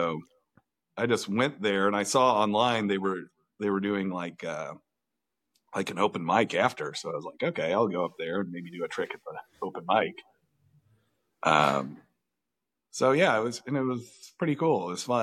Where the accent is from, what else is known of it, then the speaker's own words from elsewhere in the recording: Indiana, United States; now in Chicago, United States; I grew up in Indiana. Mm-hmm. So I moved to Chicago after college.